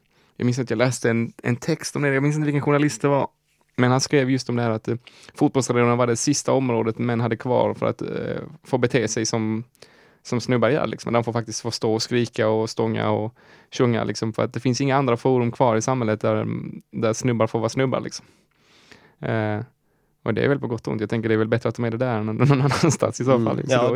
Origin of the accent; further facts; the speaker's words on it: Malmö, Skåne, Sweden; Men jag är ju själv från Malmö.